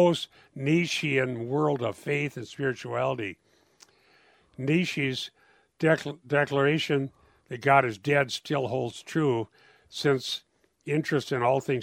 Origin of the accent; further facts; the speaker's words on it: Iowa, United States; I grew up in Iowa. When we got our TV, I could see Mickey Mantle.